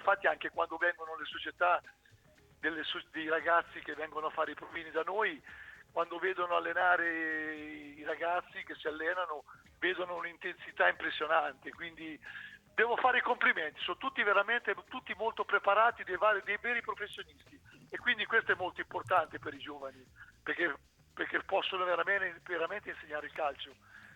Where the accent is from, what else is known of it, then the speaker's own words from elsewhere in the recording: Ancona, Marche, Italy; born there; sappiamo che ad Ancona, io sono nato ad Ancona, bene o male, come ti dicevo, ne abbiamo viste tante